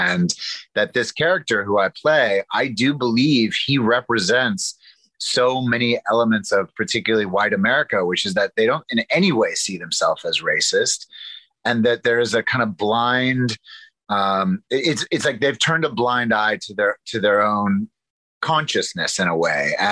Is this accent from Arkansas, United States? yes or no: yes; Arkansas, United States; also born or lived in New York City; I come from the South. I come from Arkansas.